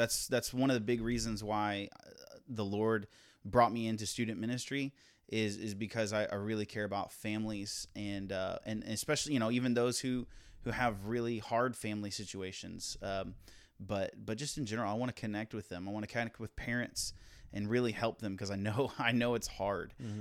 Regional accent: Virginia, United States; also born or lived in Florida; I was born in Florida, but I grew up primarily in Virginia, and I came to Christ at a very young age.

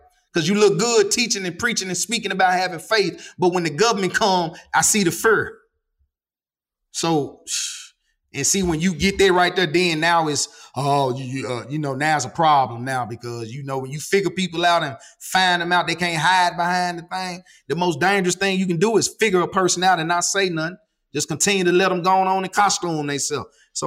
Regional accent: Binghamton, New York, United States; born there; Yeah, I was born in Binghamton right down Johnson Street. My grandmother was the Binghamton candy lady.

